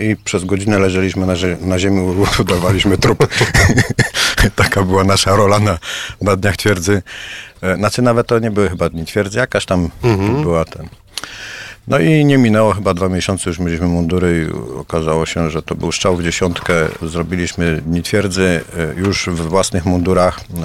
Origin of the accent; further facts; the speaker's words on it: Nysa, Opole Voivodeship, Poland; Nysa była odbudowywana dopiero w latach 80., także wychowałem się na gruzowisku miasta.